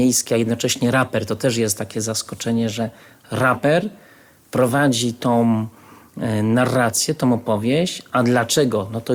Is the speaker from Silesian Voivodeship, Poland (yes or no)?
no; Łódź, Łódź Voivodeship, Poland; ja się urodziłem w Łodzi i jestem z miasta Łodzi